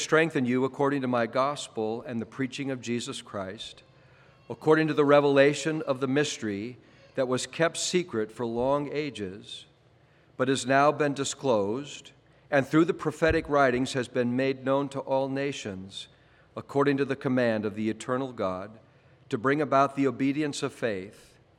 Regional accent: Seattle, Washington, United States; I grew up in Seattle. My bedroom window looked out on the city of Seattle, Elliott Bay to the right, Space Needle, the lights of Seattle, and then in the background, Mount Rainier.

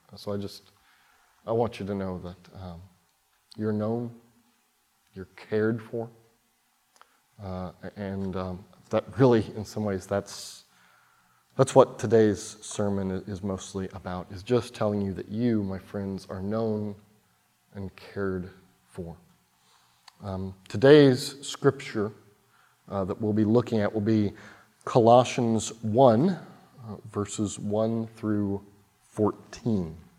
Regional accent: Oklahoma, United States; I come from Oklahoma. We come from Oklahoma originally, my wife and I both. I grew up on sort of a small working cattle ranch there

